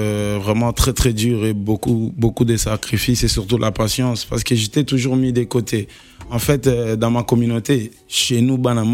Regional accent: Kinshasa, DR Congo; Non, moi, je suis né à Kinshasa. Je suis né à Kinshasa, à l'hôpital Mama Emouna Kave. Et grandi à Lemba, Lemba Terminis.

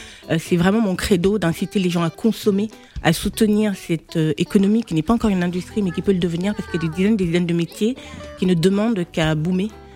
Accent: Gabon; moved away as an adult; now in Paris, France; Et j'ai fait mes débuts en Afrique, donc dans mon Gabon natal où j'ai travaillé 9 ans. Et en 2012, je me suis réinstallée à Paris avec 4 enfants sous les bras.

